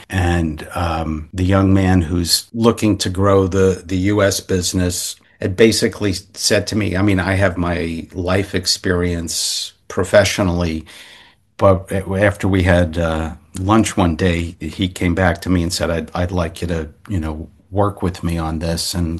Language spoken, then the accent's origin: English; New York, United States; as an American, as a native New Yorker, I have my life experience and my view on the world.